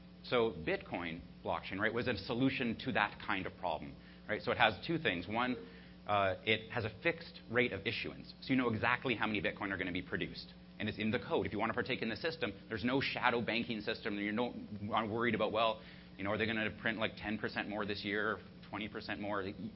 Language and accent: English; Canada; Like, well, a lot of us from Canada, we're from Canada.